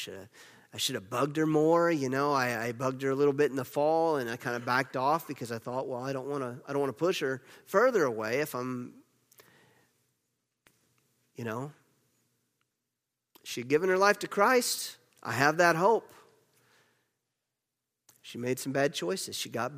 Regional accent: the South, United States; I come from the South.

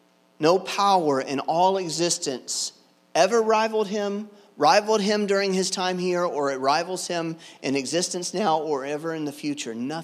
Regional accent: North Carolina, United States; now in Ohio, United States; As you guys know, I'm a Southerner, born and raised in North Carolina.

